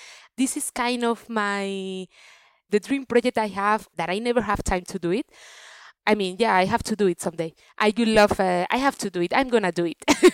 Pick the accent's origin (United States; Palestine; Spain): Spain; Alicante, Valencian Community; English is a second language; I'm from Alicante, Mediterranean, and in Spain or in that area in Alicante, I mean, yeah, in Mediterranean culture is such a huge thing to do Sundays family gathering